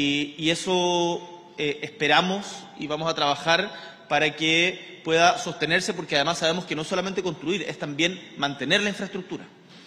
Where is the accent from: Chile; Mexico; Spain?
Chile; Punta Arenas, Magallanes; yo vengo de Punta Arenas, y me acuerdo que mis compañeros, los que eran destacados en deporte, tenían que hacer bingos para poder ir a jugar